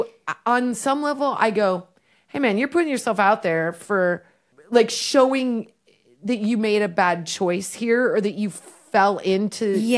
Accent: Nebraska, United States; it came up that I was from Nebraska

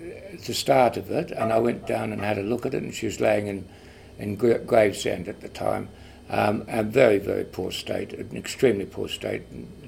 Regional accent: New Zealand; now in Sydney, Australia; I'm from New Zealand. I live in Australia, live in Sydney.

